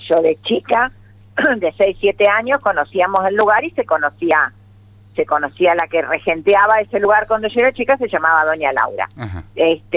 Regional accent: Puerto San Julián, Santa Cruz, Argentina; yo nací en Puerto San Julián, soy nacida en Puerto San Julián y toda mi vida, por cuestiones de que no había desarrollo educativo, bueno, estudiaba en Río Gallegos, pero siempre estuve en contacto con San Julián por muchos años.

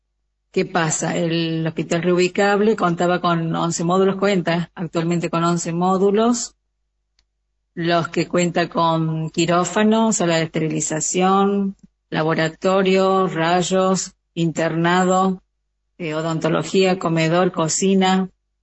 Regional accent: Córdoba, Argentina; porque yo soy de Córdoba

